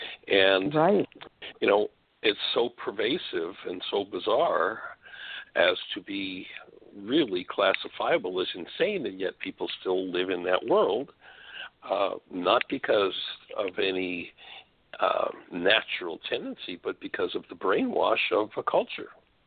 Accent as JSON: {"language": "English", "country": "Canada", "said": "You know, I'm a Canadian, and this movie was particularly shocking to me."}